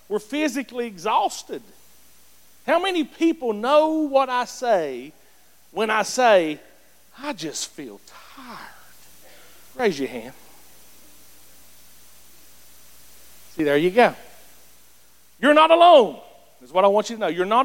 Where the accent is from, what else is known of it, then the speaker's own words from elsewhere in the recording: Greenville, United States; Anybody grew up with me? I'm from Greenville. I'm from Greenville, okay? Proud to be from Greenville, but Einstein wasn't from Greenville.